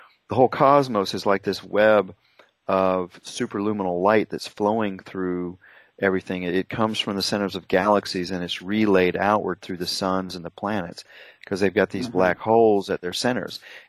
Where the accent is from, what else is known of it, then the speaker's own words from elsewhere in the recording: New Smyrna Beach, Florida, United States; that ley line comes right through my hometown here in New Smyrna Beach.